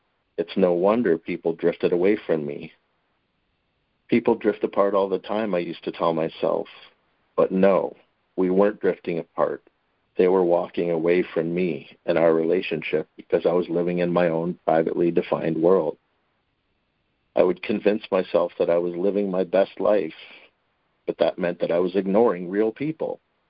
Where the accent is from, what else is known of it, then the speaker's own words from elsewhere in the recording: North Vancouver, British Columbia, Canada; Hi, friends. … from North Vancouver, BC, and I'm a marijuana addict who's in recovery